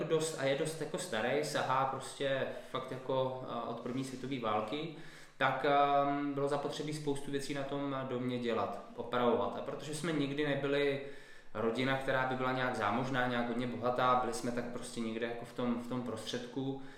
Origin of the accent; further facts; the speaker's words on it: Prague, Czechia; já jsem vyrůstal na Proseku na Praze 9